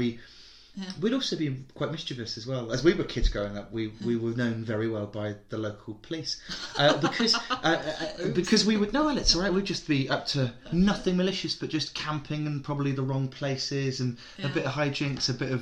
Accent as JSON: {"language": "English", "region": "South West England", "country": "United Kingdom", "lives_now": "Cotswolds, United Kingdom", "said": "I would always say West Country, and I'd always say I'm a Somerset boy in a wheelchair lad, But then I've been in the Cotswolds for like, well, my folks have been here for 25, 30 years, and I've been here for 15."}